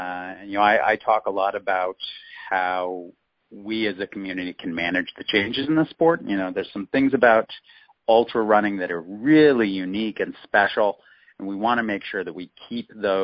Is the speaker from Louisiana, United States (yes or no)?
no; California, United States; I grew up here in California. I went back east to the University of Rochester for college